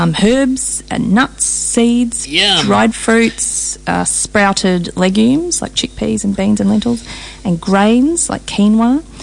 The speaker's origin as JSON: {"language": "English", "region": "Queensland", "country": "Australia", "tie": "born or raised there", "said": "I mean, I grew up in Queensland."}